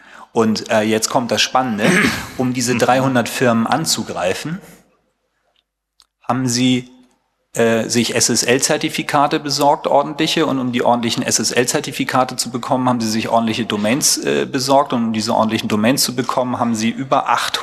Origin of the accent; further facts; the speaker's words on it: Hamburg, Germany; zur Verteidigung meiner Heimatstadt erklären, dass es ein paar Wavies geschafft haben, den Ausbau von WLAN in Hamburger Schulen zu stoppen